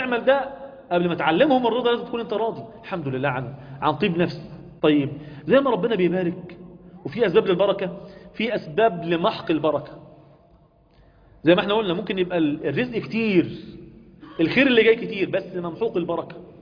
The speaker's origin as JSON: {"language": "Arabic", "region": "Sharqia Governorate", "country": "Egypt", "said": "والله الفلاحين عندنا في الشرقية كانت الزراعة زي الفل"}